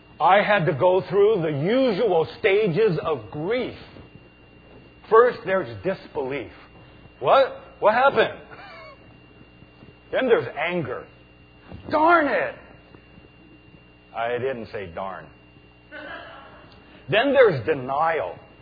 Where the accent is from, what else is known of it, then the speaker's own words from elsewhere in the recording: San Francisco, California, United States; Ever since I was little, growing up in San Francisco, there was only one football team.